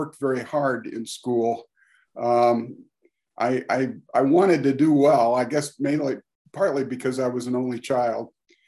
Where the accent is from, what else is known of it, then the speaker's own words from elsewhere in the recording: Michigan City, Indiana, United States; I grew up in Michigan City, Indiana, which at that time was about 20,000 people in a kind of a resort town on Lake Michigan.